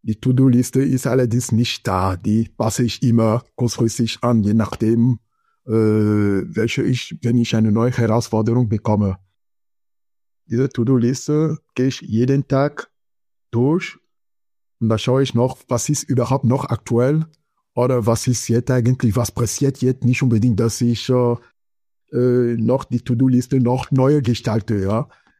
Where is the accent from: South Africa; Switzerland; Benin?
Benin; German is a second language; now in Germany; Ich komme ursprünglich aus Benin. Das ist in Westafrika, also neben Nigeria. Und ich lebe in Deutschland seit 2002.